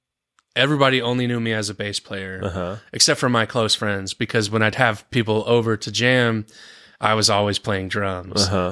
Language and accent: English; Asheville, North Carolina, United States; Yeah, I grew up in Asheville, East Asheville.